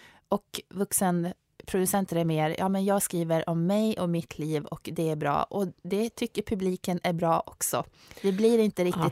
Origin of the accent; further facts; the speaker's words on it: Sweden; jag är vit medelklass, jag är uppväxt i Sverige. Jag har inte bott i 3 olika världsdelar och haft väldigt svåra upplevelser.